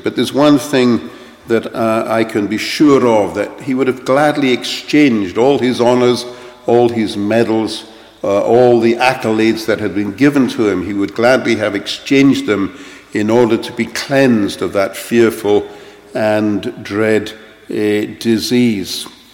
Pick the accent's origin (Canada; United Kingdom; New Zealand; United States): United Kingdom; London; I grew up in London, and when you go around the center of London, just as in the center of Edinburgh, there are many fine statues